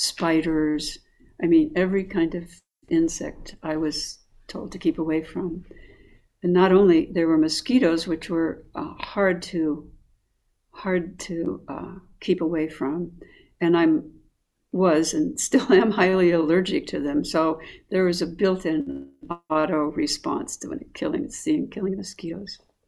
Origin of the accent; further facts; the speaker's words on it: Arizona, United States; I grew up in the Sonoran Desert of Arizona and grew up with a real conditioning around insect and creepy crawly creatures